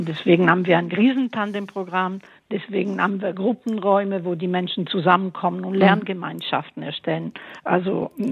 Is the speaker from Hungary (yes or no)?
no; Italy; Als Italienerin kann ich das auch sagen.